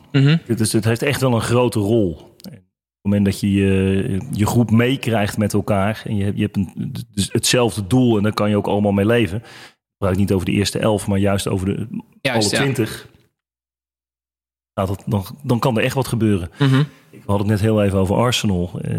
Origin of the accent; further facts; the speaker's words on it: Netherlands; Hoe Amerikaanse sporters te beïnvloeden zijn door een coach, geloven wij bijna niet als Nederlanders.